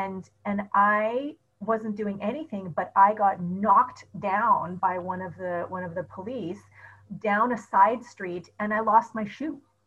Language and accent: English; Edmonton, Alberta, Canada; Was when I was living in Edmonton. And when I grew up in Edmonton, in Alberta, in Canada